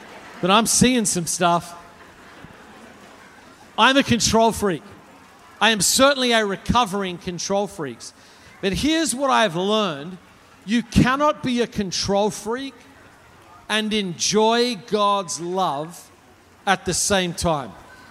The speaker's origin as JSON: {"language": "English", "country": "Australia", "said": "I'm from Australia, if you can't tell."}